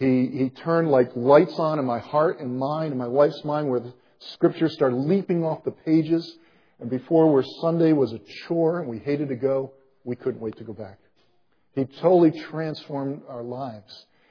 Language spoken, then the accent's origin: English; Buffalo, New York, United States; part of going back to Buffalo is, one, it is my hometown. It's where my dad still lives there, and three of my four brothers and their families still live there.